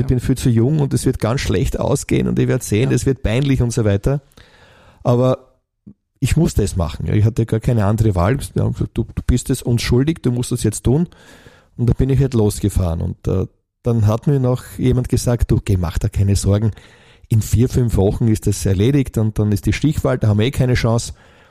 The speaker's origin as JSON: {"language": "German", "region": "Burgenland", "country": "Austria", "tie": "born or raised there", "said": "ich bin Gemeinderat in meiner Heimatgemeinde, wo ich lebe. Eine kleine Stadt mit 6.000 Einwohnern im südlichen Burgenland."}